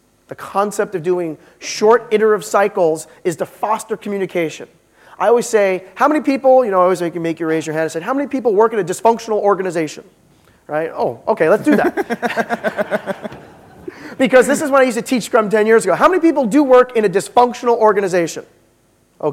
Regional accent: United States; accent: American; now in Asia; or I'm the American accent, say Kanban, which I have no excuse because I live in Asia and I travel to Japan fairly often

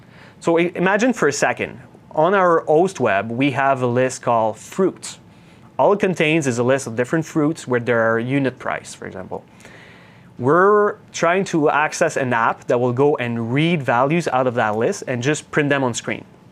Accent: Canada; you guys can probably tell, right, that I'm Canadian, so you hear those hey at the end of every sentence, right?

